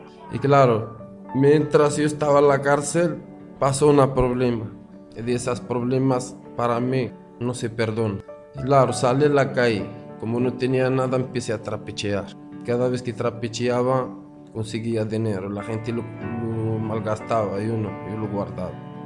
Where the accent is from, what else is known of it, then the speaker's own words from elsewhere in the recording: Morocco; born there; Spanish is a second language; nací en Marruecos y mi infancia fue muy dura.